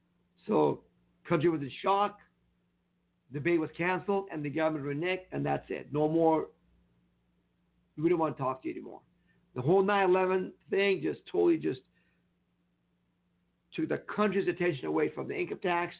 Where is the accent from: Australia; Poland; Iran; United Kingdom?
Iran; English is a second language; now in United States; I know because I'm a Jewish from Iran myself, folks.